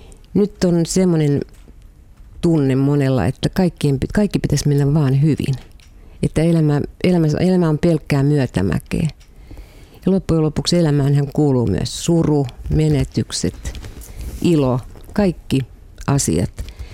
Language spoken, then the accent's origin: Finnish; Karelia, Finland; kyllä mä karjalaisena itseäni niin pidän